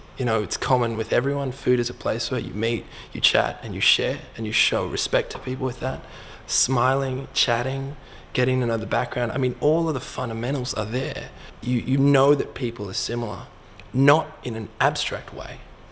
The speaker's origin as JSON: {"language": "English", "town": "Brisbane", "region": "Queensland", "country": "Australia", "tie": "born or raised there", "also_born_or_lived": "Canberra / Nepal", "said": "I was born in Canberra. Don't hold that against me. But I don't actually have any memory of Canberra because then we moved to Brisbane and Brisbane was Brisbane. And then when I was about five, we moved to Nepal for about 3 years."}